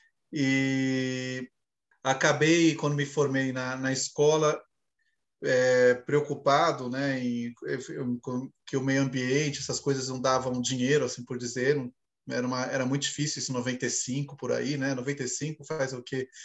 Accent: São Paulo, Brazil; eu nasci num bairro extremamente urbano, né, um bairro que virou um quênio urbano em São Paulo, que é Moema. Então, tive minha infância em Moema.

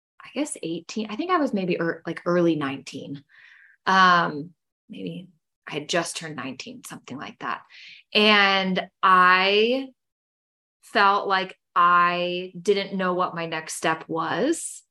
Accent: Rhode Island, United States; born there; but I was born in Rhode Island. My dad was military.

